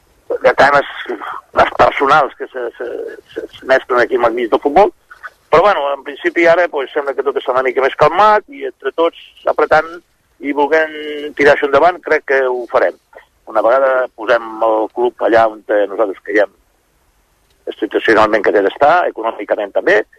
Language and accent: Catalan; Palamós, Catalonia, Spain; Per nosaltres és un gran orgull, és que som palamosins. Sí. Si jo sóc de Palamós, doncs és un gran orgull per mi.